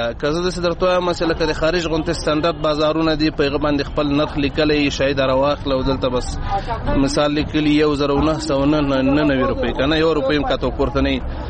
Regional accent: Logar, Afghanistan; زه د لوګر ولایت اوسیدونکی یم.

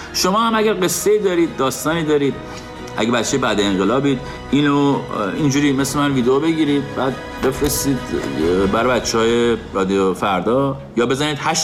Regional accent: Iran; moved away; من زدم از ایران بیرون، مهاجرت کردم، تن به مهاجرت دادم

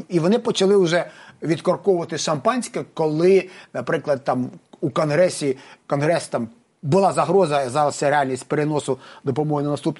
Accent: United States; а чому це ми, американці, маємо там дуже цим опікуватись?

